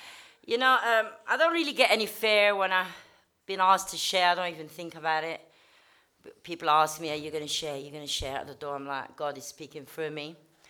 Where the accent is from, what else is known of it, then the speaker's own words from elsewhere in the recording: Morocco; English is a second language; Basically, I'm Moroccan. I was born in Morocco.